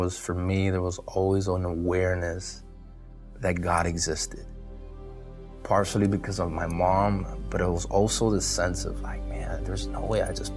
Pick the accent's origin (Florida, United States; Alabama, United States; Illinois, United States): Florida, United States; Miami; moved away as an adult; I had to leave Miami. I had to leave my hometown. And I moved to Central Florida.